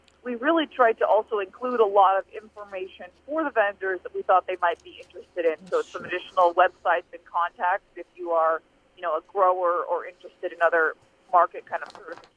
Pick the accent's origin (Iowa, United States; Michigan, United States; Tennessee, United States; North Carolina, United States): Iowa, United States; Atlantic; also born or lived in Elkhorn; I grew up between Atlantic and Elkhorn, and I went to school in Atlantic. I graduated in 2004.